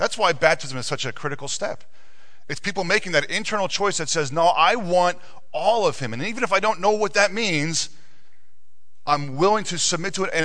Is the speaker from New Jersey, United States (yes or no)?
yes; New Jersey, United States; I'm from Jersey.